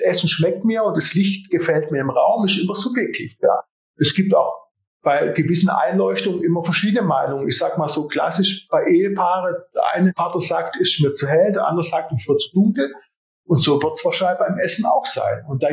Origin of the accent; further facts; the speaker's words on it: Southern Italy, Italy; Also wie gesagt, ich komme aus Süditalien